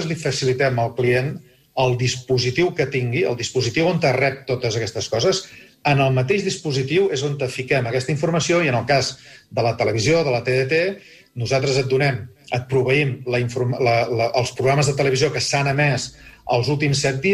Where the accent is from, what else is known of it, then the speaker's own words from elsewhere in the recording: Vic, Catalonia, Spain; cada vegada que una gran operadora a Vic, que és d'on soc jo, guanya un client